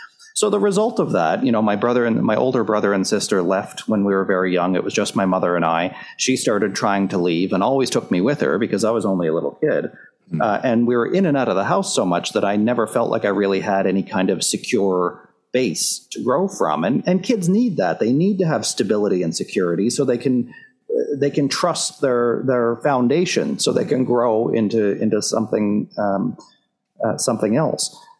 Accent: Cape Breton, Nova Scotia, Canada; So growing up in Cape Breton, Nova Scotia, you know, it's not a place where people normally talk about mental health or mental illness.

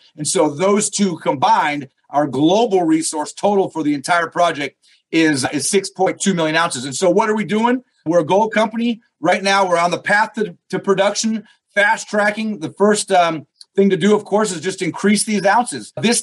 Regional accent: Alaska, United States; I'm actually from Alaska

